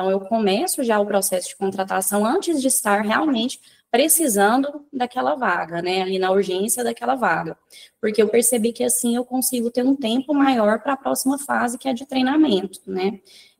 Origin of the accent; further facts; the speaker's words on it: Goiânia, Goiás, Brazil; now in Uruaçu, Brazil; sou aqui de Goiânia, da região do estado de Goiás, atualmente minha clínica fica em Uruaçu, onde eu moro já há 4 anos